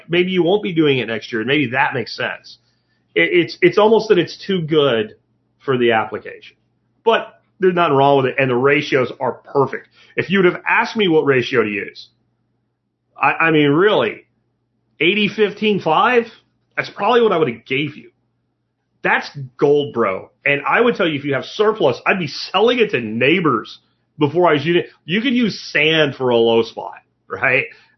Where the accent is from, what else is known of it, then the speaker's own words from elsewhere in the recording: Florida, United States; when we were kids growing up in Florida.